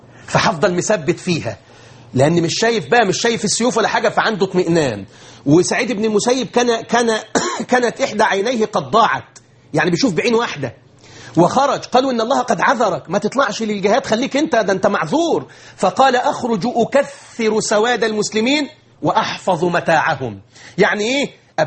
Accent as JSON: {"language": "Arabic", "country": "Egypt", "said": "احنا الاقباط اللي هم ساكنين مصر، احنا ابناء مصر الاصليين"}